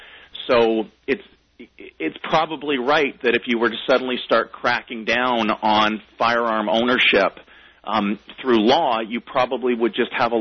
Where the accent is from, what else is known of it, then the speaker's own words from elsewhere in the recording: Canada; also born or lived in United Kingdom; now in United States; I was actually born in the UK and I grew up in Canada. I've only been in the States for the last 15 or so years.